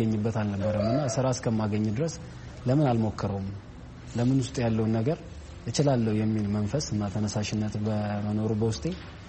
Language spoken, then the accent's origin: Amharic; Addis Ababa, Ethiopia; ተወልጄ ያደግኩት አዲስ አበባ ነው። ከኬጂ እስከ 10ኛ ክፍል ሰላም የህፃናት ማሳደጊያ መንደር ብዙዎች ያውቁታል፣ ታዋቂ ትምህርት ቤት ነው። እዛ ነው እስከ 10 የነበረኝን ትምህርት የጨረስኩት።